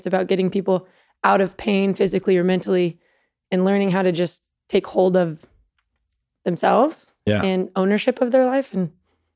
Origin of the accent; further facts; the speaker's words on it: Dallas, Texas, United States; I would say that I'm from Dallas, is what I would say.